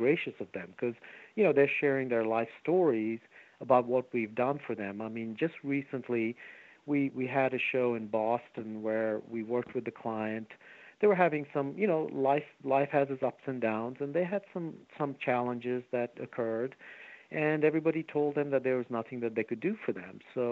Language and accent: English; Bangladesh; now in United States; Okay, I'm originally from Bangladesh, so I'm first generation American. I did come over. My parents were diplomats, so we traveled all over the world.